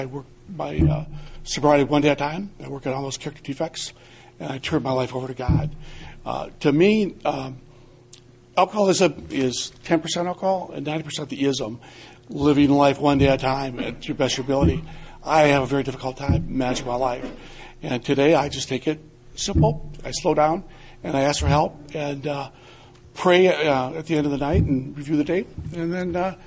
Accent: Madison, Wisconsin, United States; I'm from Madison, Wisconsin.

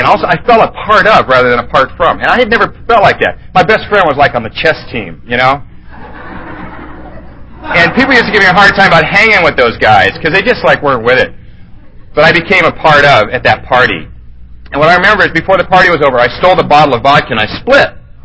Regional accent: Venice, California, United States; I grew up in Venice. That's where I did my time in the late 60s. It was a good place to be if you were my age and nuts.

